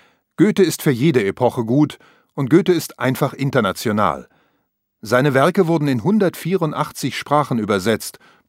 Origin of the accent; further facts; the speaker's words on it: East Germany, Germany; Dieser Spruch war mir als Ostdeutscher zu dieser Zeit nach dem Bau der Mauer ein großer Trost.